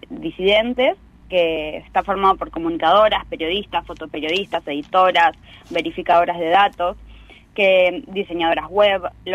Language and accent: Spanish; El Bolsón, Río Negro, Argentina; yo soy del Bolsón, de acá de la comarca andina